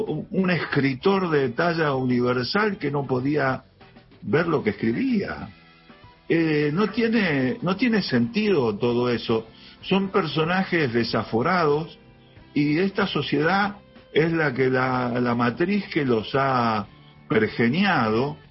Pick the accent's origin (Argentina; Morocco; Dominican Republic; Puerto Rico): Argentina; de lo que somos como argentinos, de lo que hay, del trasfondo sobre el cual hemos crecido